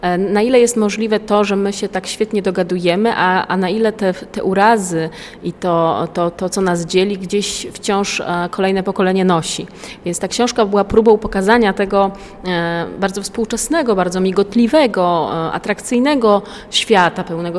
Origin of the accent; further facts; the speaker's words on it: Białystok, Podlaskie Voivodeship, Poland; ponieważ jestem białostoczanką od wielu pokoleń wstecz i bardzo lubię tu wracać i jestem bardzo zżyta z tą ziemią, z tym miejscem